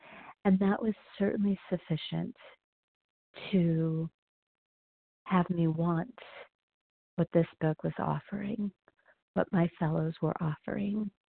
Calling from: Denver, Colorado, United States; I'm calling from Denver, Colorado.

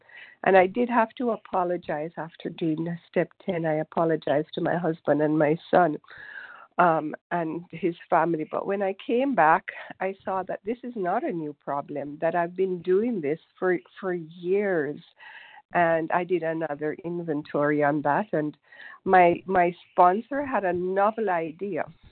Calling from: Toronto, Ontario, Canada; from Toronto, Canada.

